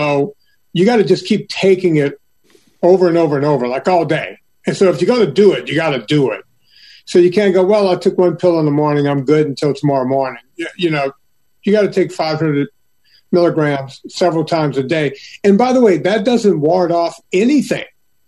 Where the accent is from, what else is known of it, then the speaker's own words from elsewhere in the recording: Donaldsonville, Louisiana, United States; Actually, my hometown down on the bayou of Donaldsonville, they had 5 people in the nursing home with it.